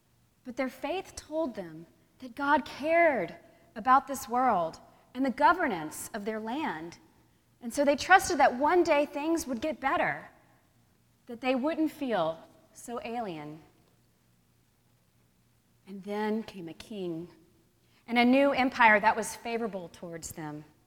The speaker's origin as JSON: {"language": "English", "country": "United States", "said": "in a country where I have dual citizenship as an American and as a Christian."}